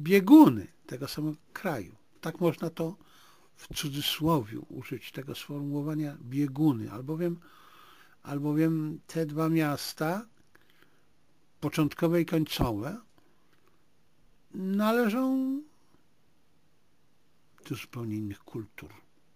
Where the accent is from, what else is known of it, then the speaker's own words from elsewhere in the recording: Zabrze, Silesian Voivodeship, Poland; moje rodzinne miasto Zabrze i ta wioska, której wywodzi się moja rodzina w Tarnowskim, leżały tuż przy tej trasie.